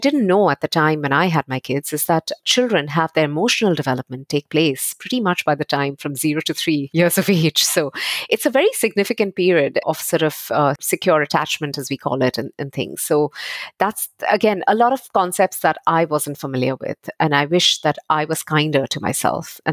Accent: India; now in London, United Kingdom; I am Indian. I was born and raised in India, and I've lived in about four countries, including the US, and now live in London.

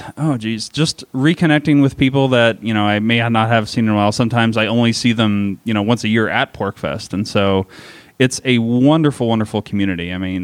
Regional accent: Maryland, United States; I said I grew up in Maryland for a while.

